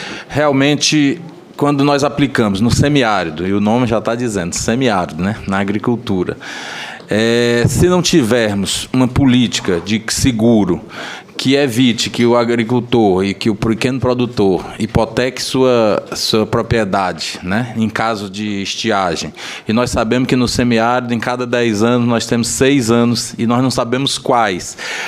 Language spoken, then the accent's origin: Portuguese; Northeast Region, Brazil; Nós que somos nordestinos